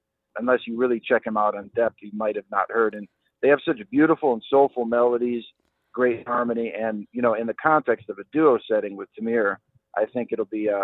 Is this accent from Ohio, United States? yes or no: yes; Cleveland, Ohio, United States; So I am the director of the Tri-C Jazz Fest Academy here in my hometown of Cleveland